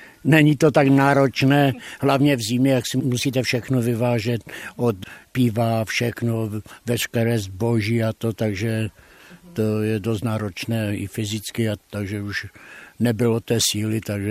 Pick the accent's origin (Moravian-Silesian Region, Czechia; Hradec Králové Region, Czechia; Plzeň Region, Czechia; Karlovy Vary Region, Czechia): Moravian-Silesian Region, Czechia; Hrčava; byl jsem z Hrčavika, k tým horám jsem měl blízko